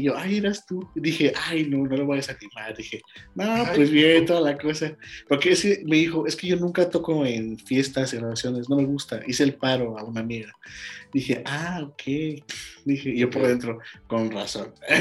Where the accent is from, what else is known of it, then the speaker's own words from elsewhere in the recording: León, Guanajuato, Mexico; somos de León, Guanajuato